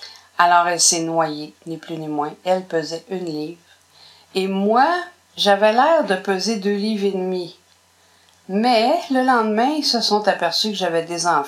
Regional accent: Montreal, Quebec, Canada; born there; Moi, je suis née à Montréal, à l'hôpital, dans ce temps-là, ça existait encore, c'était l'hôpital Sainte-Jeanne-d'Arc.

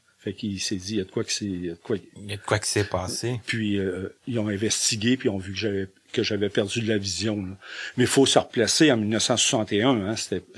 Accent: Rivière-Bleue, Quebec, Canada; born there; Je suis né dans le Bas-Saint-Laurent, dans un beau petit village qui s'appelle Rivière-Bleue. Okay. Un village à peu près de deux, à l'époque, à peu près 2000 habitants, maintenant peut-être 1400, 1300-1400.

